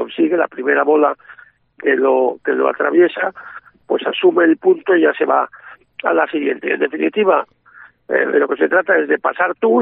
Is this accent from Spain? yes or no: yes; Asturias, Spain; now in Madrid, Spain; aunque vivimos en Madrid, somos asturianos, y en Asturias pues se ha jugado de siempre.